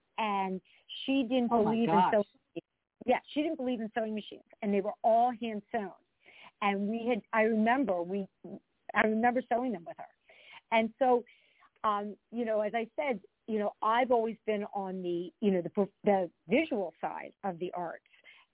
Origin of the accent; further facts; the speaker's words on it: Pennsylvania, United States; I grew up outside of Philadelphia. They also grew up outside of Philadelphia.